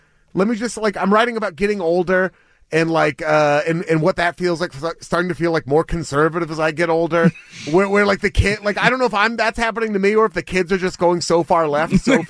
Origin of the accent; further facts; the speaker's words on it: Beaverton, Oregon, United States; Westview is in Portland, but I grew up with a Beaverton address, so I come by it honestly.